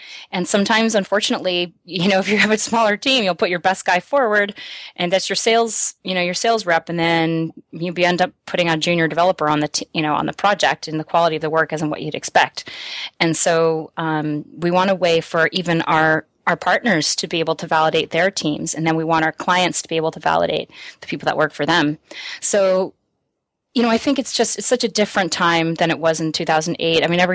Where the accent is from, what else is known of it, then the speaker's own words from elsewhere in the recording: United States; much more advanced than mine was growing up in the States.